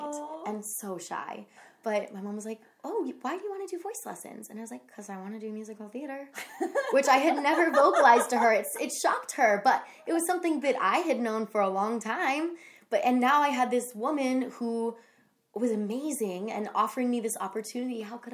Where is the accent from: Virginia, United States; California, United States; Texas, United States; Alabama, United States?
California, United States; Placerville; this woman, Jolinda Crocker, from my hometown of Placerville, California, I met her at the county fair